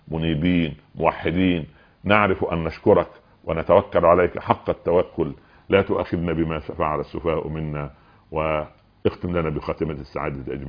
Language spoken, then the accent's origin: Arabic; Egypt; في الفلاحين عندنا في الأرياف وفي البدو وفي الصعيد عندنا في مصر